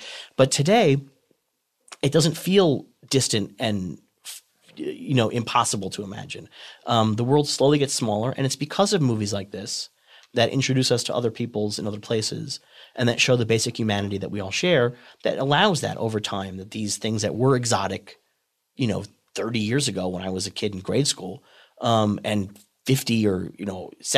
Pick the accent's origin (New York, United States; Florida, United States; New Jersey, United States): New York, United States; Queens; So when I was a kid growing up in Queens, I would say that we had more Indian Americans than probably most other places in America